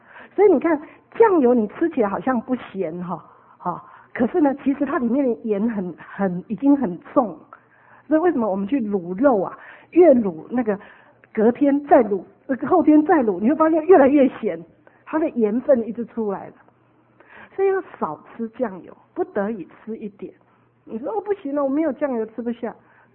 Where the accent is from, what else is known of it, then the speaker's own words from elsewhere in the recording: Taiwan; 红萝卜我们台湾人都是白萝卜，